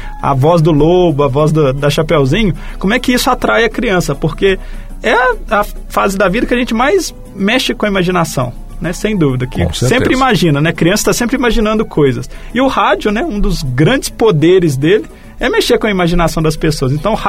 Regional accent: Minas Gerais, Brazil; Porque eu sou do interior de Minas, né?

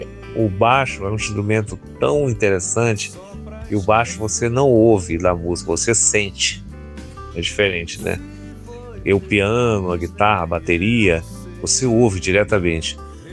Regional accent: Belém, Pará, Brazil; now in Rio de Janeiro, Brazil; tô fazendo 30 anos que eu moro aqui no Rio. Eu cheguei aqui já 25 de março. Eu saí de Belém 23 e cheguei 25, que eu vim de ônibus, né? E agora já 25, faz 30 anos que eu moro aqui.

